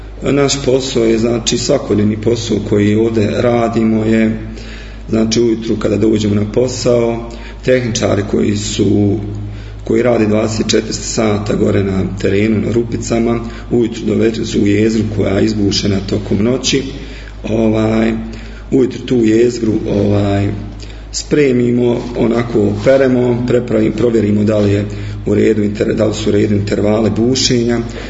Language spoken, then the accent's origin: Bosnian; Lukavac, Tuzla Canton, Bosnia & Herzegovina; 92. sam godište, dolazim iz Lukavca, osnovnu i srednju školu završio sam u Lukavcu, a Rudarsko-geološko-građevinski fakultet u Tuzli